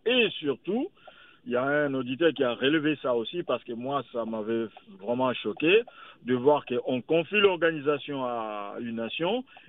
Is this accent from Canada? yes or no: no; Kinshasa, DR Congo; Ben, je ne suis pas du Cameroun, je suis du Congo Kinshasa.